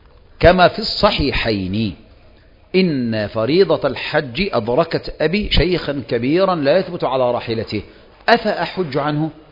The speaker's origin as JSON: {"language": "Arabic", "country": "Egypt", "said": "فرضنا ما احنا مصريين"}